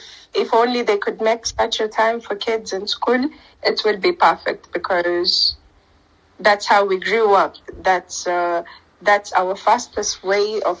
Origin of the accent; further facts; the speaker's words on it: Kenya; the traditions that we grew up with in Kenya.